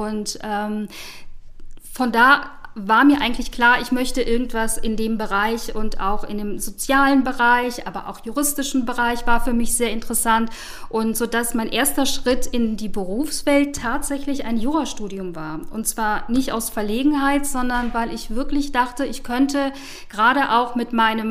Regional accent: Mönchengladbach, North Rhine-Westphalia, Germany; Genau, ich bin in Mönchengladbach aufgewachsen.

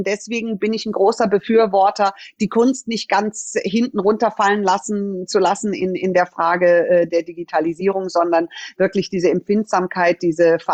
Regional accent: Munich, Bavaria, Germany; Aber ich bin hier geboren. Ich bin in München geboren und bin hier aufgewachsen und war dann irgendwie überall auf der Welt. Und Deutschland ist aber wirklich meine Heimat, auch wenn ich keinen deutschen Pass haben kann.

